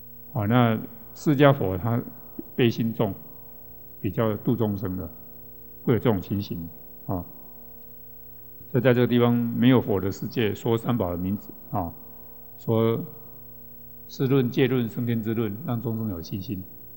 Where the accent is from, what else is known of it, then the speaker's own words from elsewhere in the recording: Taiwan; 那我们台湾这边要跟